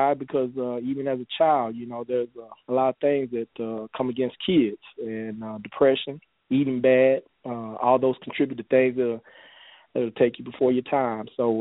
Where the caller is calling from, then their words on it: Kearney, Nebraska, United States; I'm calling from Kearney, Nebraska.